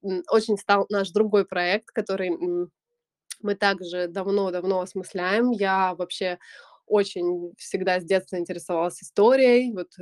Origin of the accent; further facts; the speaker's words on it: Russia; moved away; получилось так, что по жизненной ситуации я уехала из России, уехала давно, уже, то есть 5 лет назад